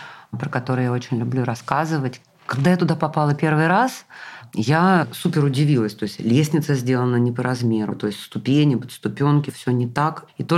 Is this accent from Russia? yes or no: yes; Saint Petersburg, Russia; я из Питера, и поэтому я еще в силу этого медленненькая такая.